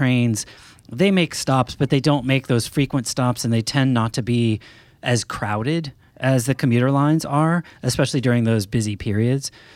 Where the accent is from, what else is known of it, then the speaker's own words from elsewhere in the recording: Maine, United States; part of this is I come from Maine, and that starts in July.